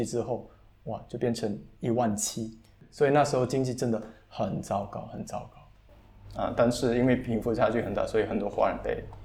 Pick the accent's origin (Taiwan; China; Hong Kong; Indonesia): Indonesia; Tangerang, Banten; also born or lived in Jakarta; 我出生于雅加达，但是我从小都是在丹格朗长大，就是我现在住的地方。